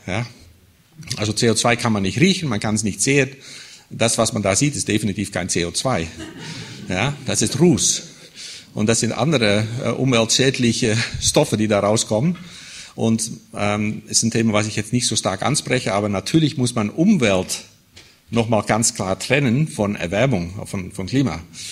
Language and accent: German; Southern Germany, Germany; Ich komme eher hier aus dem Süden von Deutschland